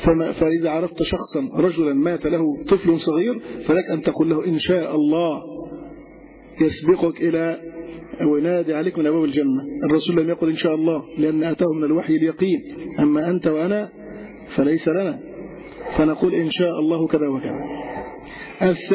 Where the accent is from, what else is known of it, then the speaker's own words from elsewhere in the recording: Egypt; كقولهم أعطاك عمره، عندهم في الشام، عندنا في مصر البقية في حياتك.